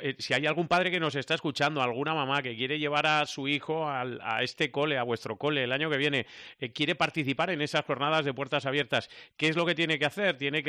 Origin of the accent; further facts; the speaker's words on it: Alfaro, La Rioja, Spain; Pues tú sabes que yo soy de Alfaro